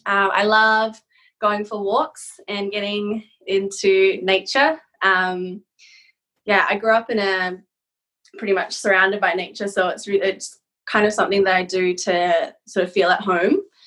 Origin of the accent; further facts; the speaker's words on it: New Zealand; also born or lived in Japan; I grew up in New Zealand, and my mum is Japanese. I was born in Japan and grew up in New Zealand. My dad is a New Zealander from Irish and Welsh heritage. And I grew up in a small town in New Zealand